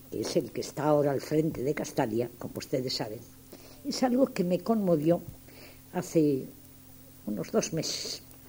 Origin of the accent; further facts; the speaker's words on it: Spain; Y yo, que no suelo, como buena española, me han enseñado desde pequeña a no emocionarme mucho